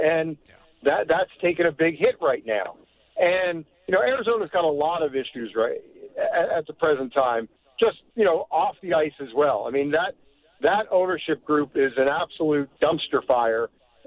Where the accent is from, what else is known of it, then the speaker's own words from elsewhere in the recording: Canada; being a Canadian